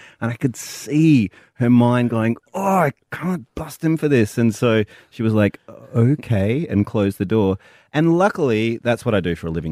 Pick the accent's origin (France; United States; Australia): Australia; Perth, Western Australia; I grew up in Perth